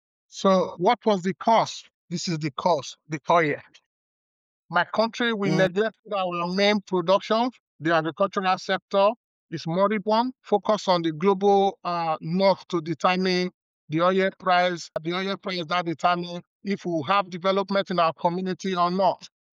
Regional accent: Benin City, Edo, Nigeria; I am from the Niger Delta, I'm where the king lived, Benin City, in Niger Delta.

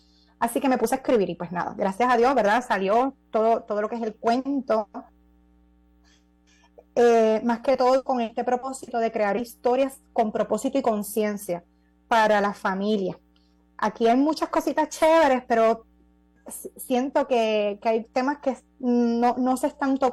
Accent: Puerto Rico; aquí como puertorriqueña

